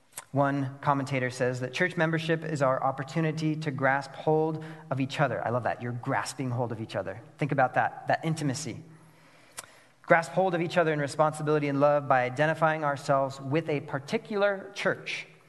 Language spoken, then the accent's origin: English; Kansas City, Missouri, United States; We come from Kansas City.